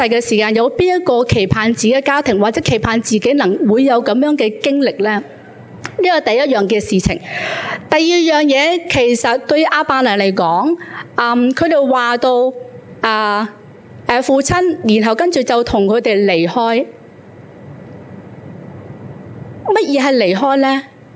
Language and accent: Chinese; Hong Kong; 今天对于我们香港人来讲，可能你都觉得没什么特别啦